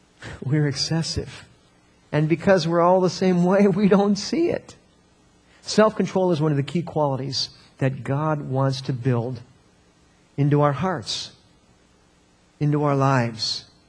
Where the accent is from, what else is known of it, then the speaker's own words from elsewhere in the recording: Midwest, United States; You know, I'm a Midwesterner